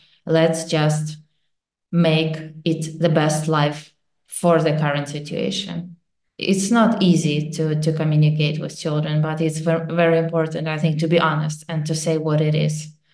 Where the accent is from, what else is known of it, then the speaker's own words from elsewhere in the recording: Kyiv, Ukraine; We are from Kyiv and every day there are attacks and the people are killed.